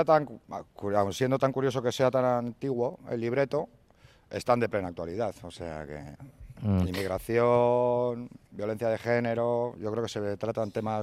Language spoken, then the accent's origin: Spanish; Bilbao, Basque Country, Spain; Yo soy de Uribarri